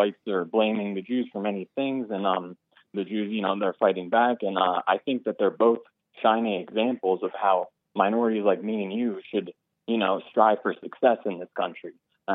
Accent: United States; So my family comes from Egypt. We're a Coptic Christian. I'm an American, born and raised. I love this great country.

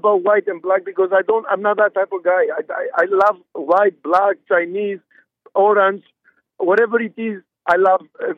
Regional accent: Albania; English is a second language; now in United States; But actually, America, if I'm from Europe, first of all. I'm from Albania. But what I learned being in America for like 15 years

